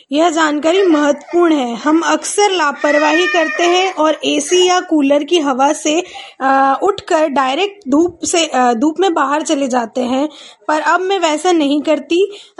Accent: Ajmer, Rajasthan, India; now in Khandwa, India; वैसे तो मैं अजमेर की रहने वाली हूँ, परंतु अभी कुछ दिनों से खंडवा आई हूँ।

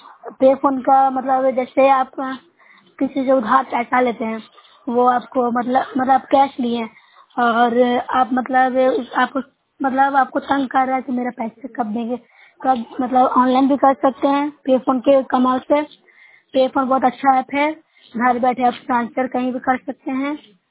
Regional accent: Bihar, India; मैं नौशहर ब्लॉक से हूँ, जिला नालंदा का निवासी हूँ।

